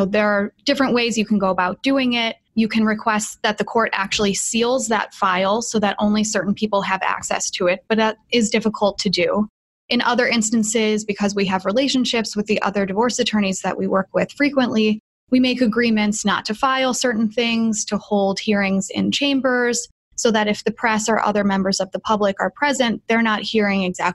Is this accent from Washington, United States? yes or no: no; Wilmette, Illinois, United States; I grew up in Wilmette. I'm a double Illini, and I recently had a baby boy.